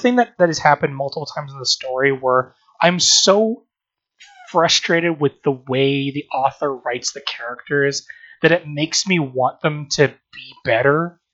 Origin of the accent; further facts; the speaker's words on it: Canada; because I'm Canadian.